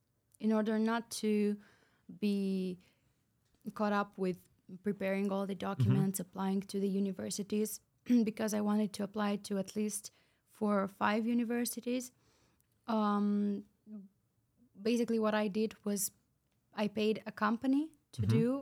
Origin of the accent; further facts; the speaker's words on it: Moldova; English is a second language; now in Germany; They were ready to rent the apartment to students, but when they heard that I'm from Moldova, and my mother was sending me money from Romania